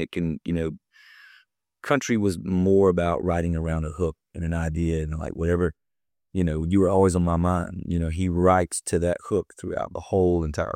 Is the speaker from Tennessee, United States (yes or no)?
no; Georgia, United States; You know, I grew up in South Georgia, and that's what people, I guess, consider country, you know?